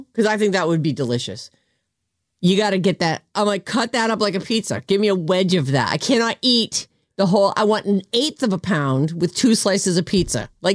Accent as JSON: {"language": "English", "town": "Boston", "region": "Massachusetts", "country": "United States", "tie": "born or raised there", "said": "Like growing up in Boston, I mean, I want to say I was easily 20 years old before I ever tasted sushi."}